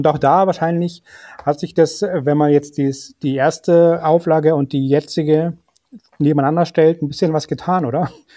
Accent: Munich, Bavaria, Germany; weil ich komme ja aus München

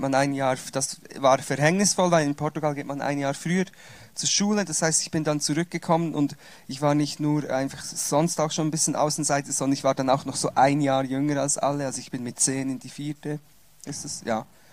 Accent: Switzerland; dann sind wir auf Umwegen zurück in die Schweiz gekommen. Also ich bin Schweizer, ausgewandert und wieder zurückgewandert. Kaum habe ich Portugiesisch gelernt, musste ich wieder zurückkommen in die Schweiz und konnte dann nicht mehr so gut Schweizer und Hochdeutsch.

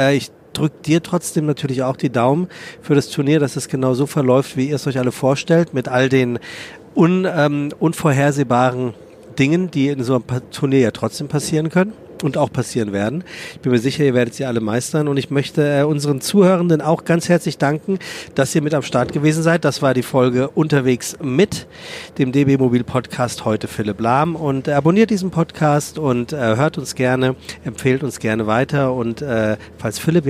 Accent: Frankfurt, Hesse, Germany; Ich bin gebürtiger Frankfurter, dementsprechend auch Fan.

